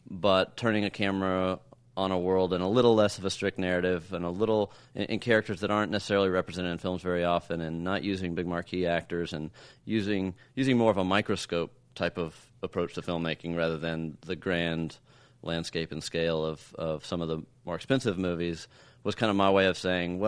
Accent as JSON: {"language": "English", "region": "Texas", "country": "United States", "tie": "born or raised there", "said": "maybe it's because I grew up in Texas and those kind of had Texas backdrops"}